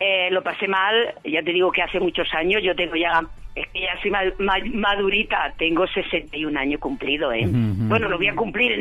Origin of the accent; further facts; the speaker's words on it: Almería, Andalusia, Spain; Soy de Almería, que adoro mi tierra, que meten un apartamento allí, que cuando puedo me escapo.